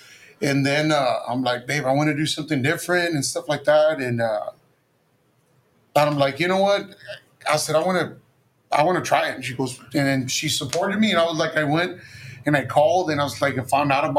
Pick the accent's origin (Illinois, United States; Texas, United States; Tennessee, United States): Texas, United States; Progreso; I'm born and raised in Progreso, and that's where we live in Progreso, and my wife comes from Mercedes.